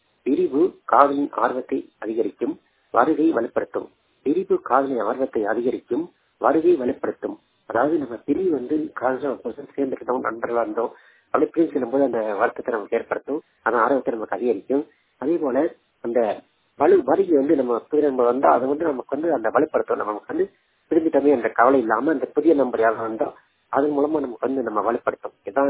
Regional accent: Ilandhurai, Tamil Nadu, India; நான் ஒரு பார்வையற்ற மாற்றுத்திறனாளி. என்னுடைய சொந்த ஊர் வந்து விழுநர மாவட்டம் இளந்தரை என்ற கிராமம்.

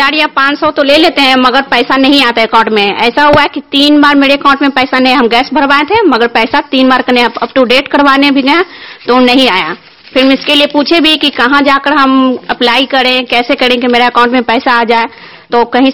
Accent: Bihar, India; मैं पटना जिले की रहने वाली हूँ।

